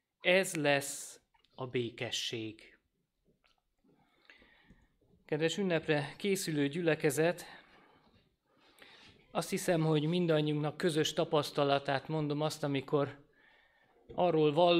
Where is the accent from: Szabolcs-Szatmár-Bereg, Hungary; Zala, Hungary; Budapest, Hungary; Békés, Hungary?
Budapest, Hungary; Pesti emberek vagyunk, itt élünk, nem akartok ti se elköltözni vidékre